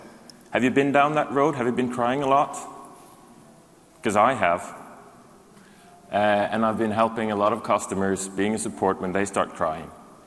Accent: Norway; I'm from Norway.

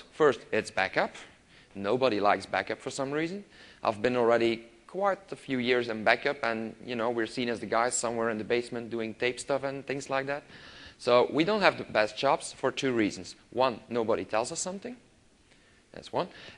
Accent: Belgium; I am from Belgium, so it doesn't count for us

